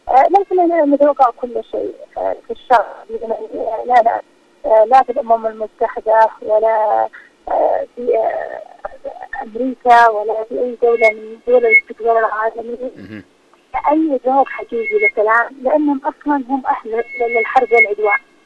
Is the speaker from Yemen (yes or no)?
yes; Yemen; نحن كشعب يمني